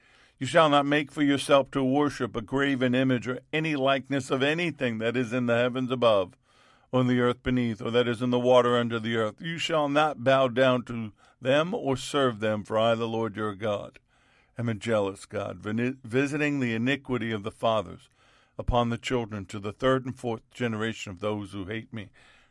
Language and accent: English; Queens, New York, United States; As a child growing up in Queens, New York, I didn't understand anything of what I just told you.